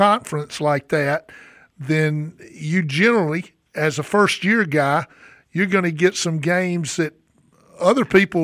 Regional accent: Sylacauga, Alabama, United States; and I'm from Sylacauga, so, and Pat Atkinson used to call my high school games.

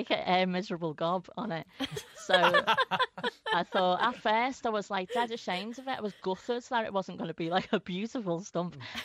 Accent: Skelmersdale, North West England, United Kingdom; I'm from Skem, aren't I, which is, like, not, you know, not Liverpool. It's, like... poor version of Liverpool

